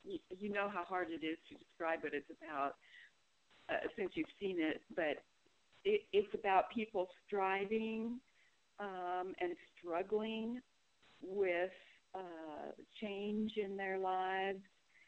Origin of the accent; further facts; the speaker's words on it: Fayetteville, Arkansas, United States; I'm from Fayetteville, Arkansas